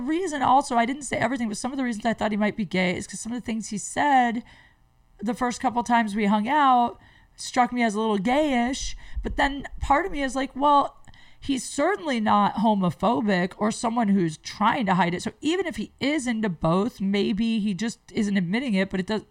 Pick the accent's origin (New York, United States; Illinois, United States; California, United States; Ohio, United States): Ohio, United States; Canton; My hometown. Well, Canton's my hometown.